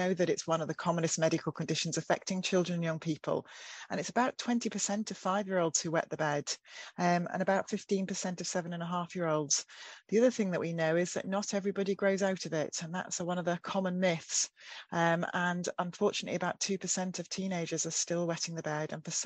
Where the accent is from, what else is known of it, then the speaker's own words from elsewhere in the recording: United Kingdom; But the trouble with being British is there are certain topics of conversation that we don't discuss